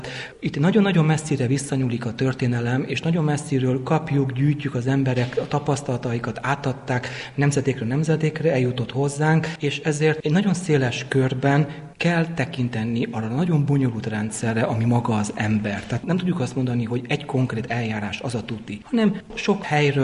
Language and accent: Hungarian; Cluj-Napoca, Cluj County, Romania; moved away as an adult; now in Hungary; Lényegében véve én Kolozsváron egy sportcsaládba születtem bele, és ifjú koromat egészen a katonaságig itt töltöttem. 71-ben születtem, és 90-ben végül is úgy döntöttem, hogy mint sok fiatal akkoriban szerencsét próbálok Magyarországon, és aztán ott telepedtem